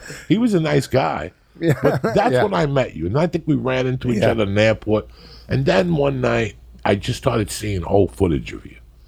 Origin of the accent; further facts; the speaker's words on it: North Bergen, New Jersey, United States; I'm from North Bergen. It's the second hilliest city in the country.